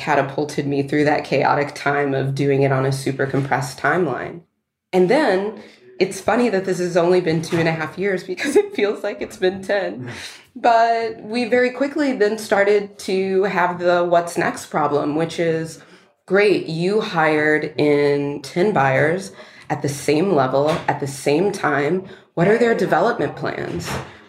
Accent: New York, United States; Of course, me being a New Yorker, we made plans for New York at some point in the future.

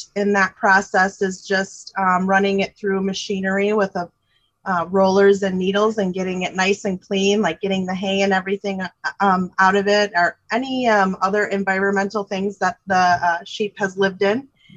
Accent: Reese, Michigan, United States; I said I grew up in Reese, and it's mainly crop farming there.

